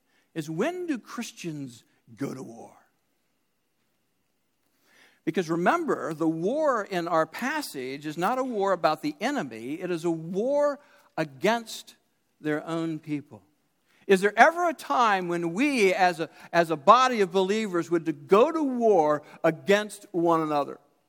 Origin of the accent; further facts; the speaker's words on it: United States; Because I'm an American, and we're skeptical of everybody.